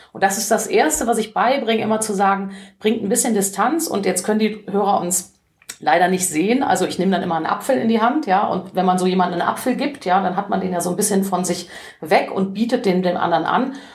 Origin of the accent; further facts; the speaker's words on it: Cologne, North Rhine-Westphalia, Germany; ich freue mich einfach, als Kölnerin in Köln sprechen zu können